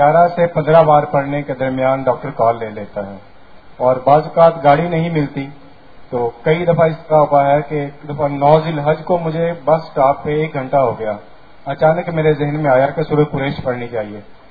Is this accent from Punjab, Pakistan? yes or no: yes; Bahawalnagar, Punjab, Pakistan; میں بہاول نگر سے تعلق رکھتا ہوں۔